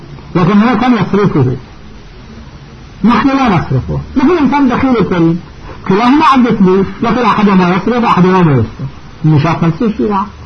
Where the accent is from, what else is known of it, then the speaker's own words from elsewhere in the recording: Iraq; ترد واحد كان عندنا في العراق، هذه القصة مال قبل 45 سنة في البصرة